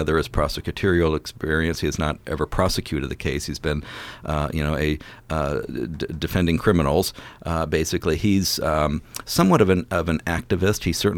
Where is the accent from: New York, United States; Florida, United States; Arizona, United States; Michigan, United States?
Arizona, United States; Phoenix; I come from the Phoenix area, and at some point, the outlying communities, you know, Surprise, Mesa, Tempe, Chandler, even Scottsdale, kind of divorce themselves from Phoenix